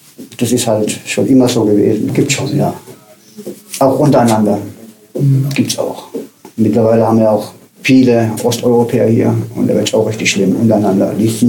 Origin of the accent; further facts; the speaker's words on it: Darmstadt, Hesse, Germany; Ich komme aus Hessen, Darmstadt, da komme ich ja gebürtig. Und na, gebürtig Reiding, aber aufgewachsen in Hessen.